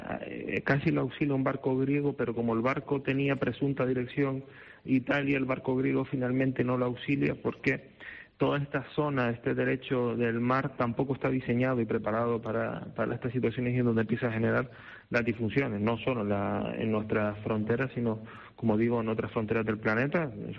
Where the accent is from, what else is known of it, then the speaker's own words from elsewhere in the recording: Canary Islands, Spain; uno de los principales retos que nos atañe como ciudadanos canarios, españoles y europeos.